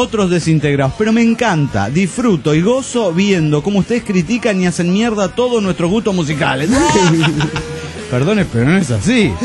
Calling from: Cochabamba, Bolivia; de Cochabamba, Bolivia.

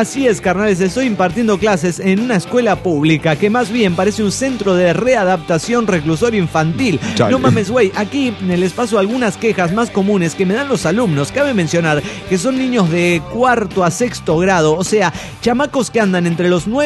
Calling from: Saltillo, Coahuila, Mexico; de Saltillo, Coahuila.

